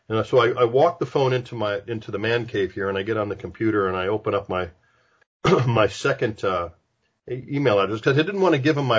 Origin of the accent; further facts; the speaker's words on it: Los Angeles, California, United States; I'm from Los Angeles.